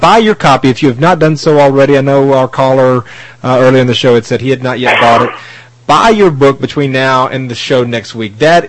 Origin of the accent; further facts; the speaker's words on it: Tennessee, United States; I have been born and raised in Tennessee. Tennessee will always be my home. Tennessee will always be the state I have the most love for.